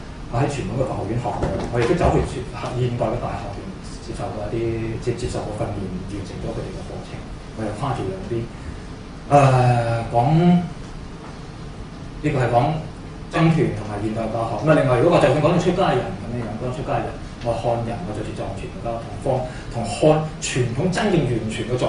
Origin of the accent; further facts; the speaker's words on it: China; 我係一個中國人